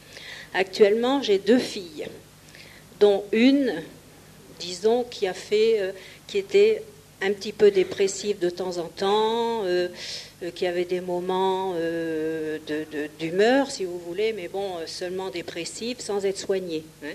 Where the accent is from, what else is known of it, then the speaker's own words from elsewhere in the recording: Normandy, France; Je suis de Normandie, et là, bon, on a des échos, disons, plus lointains.